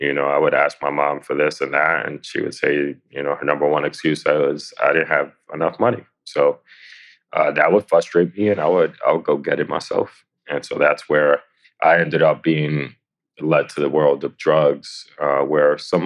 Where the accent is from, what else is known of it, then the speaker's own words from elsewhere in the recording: New York City, New York, United States; I born and raised in the Lower East Side of New York City. And my mom came to this neighborhood in the mid-80s when she was pregnant with me.